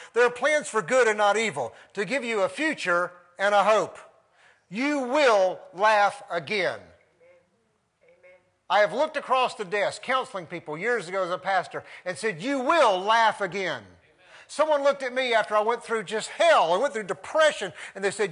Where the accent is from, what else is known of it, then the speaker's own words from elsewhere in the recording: Gaffney, South Carolina, United States; I grew up in Gaffney, South Carolina. Don't hold that against me